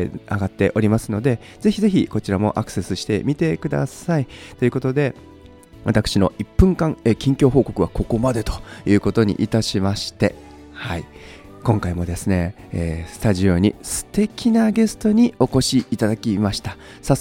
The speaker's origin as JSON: {"language": "Japanese", "region": "Tottori", "country": "Japan", "tie": "born or raised there", "said": "私、今日ふるさとのですね、鳥取県鳥取市にございます。"}